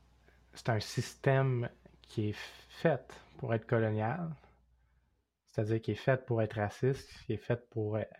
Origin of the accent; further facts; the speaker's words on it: Quebec, Canada; que je suis Québécois aussi. Autant j'ai développé aussi une fierté de plus en plus. Puis une compréhension par rapport à mon héritage Mi'kmaq.